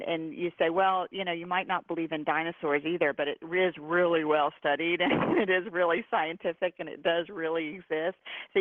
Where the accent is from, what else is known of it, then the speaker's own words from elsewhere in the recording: Texas, United States; I was raised in the Bible Belt. I was raised in Texas as a Methodist Christian person.